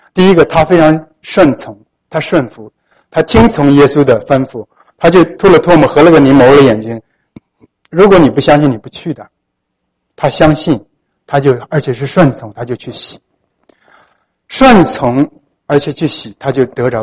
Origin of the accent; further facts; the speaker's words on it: Shandong, China; 那我是山东人，看大蒜有感情啊。